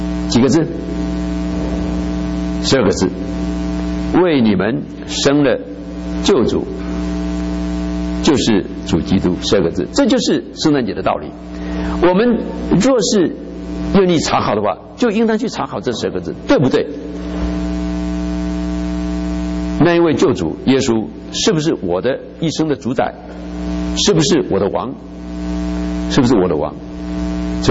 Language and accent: Chinese; China; 犹太人向他们传福音，中国人，我们中国人要传福音。